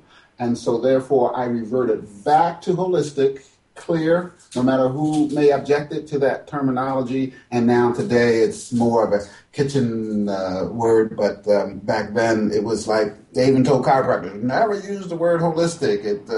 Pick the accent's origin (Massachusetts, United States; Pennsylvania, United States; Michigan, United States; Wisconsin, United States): Pennsylvania, United States; Philadelphia; also born or lived in New York; It wasn't in my repertoire at the time, growing up in Philadelphia and New York areas.